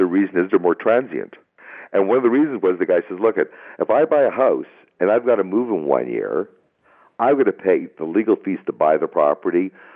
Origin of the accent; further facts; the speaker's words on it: Toronto, Ontario, Canada; I was born in Toronto, lived here all my life.